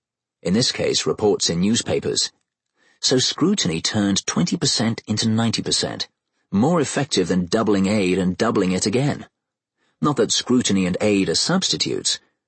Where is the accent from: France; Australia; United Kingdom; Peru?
United Kingdom; now in United States; I grew up in Britain, which has very strict limits both on how money can be raised and on how it can be spent.